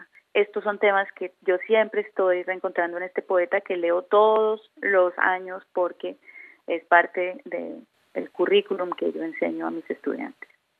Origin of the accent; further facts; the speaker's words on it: Barrancabermeja, Santander, Colombia; viviendo en Barranca Bermeja, Santander, de donde yo soy, donde en esa época era muy difícil acceder a libros.